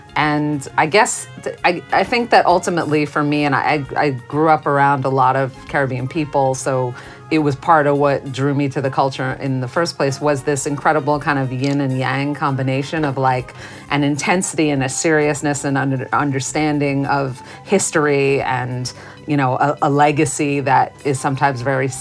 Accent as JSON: {"language": "English", "region": "New York", "country": "United States", "tie": "born or raised there", "said": "I'm from New York and born and raised, and that's where my base is, even though I travel a lot for everything that I do."}